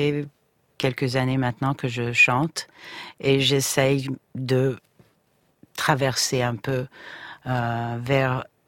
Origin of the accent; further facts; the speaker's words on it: Brooklyn, New York, United States; also born or lived in Georgia; now in Paris, France; Oui, j'ai grandi à Brooklyn plutôt, et puis après, je suis arrivée en France avec ma mère, d'abord en banlieue et puis à Paris.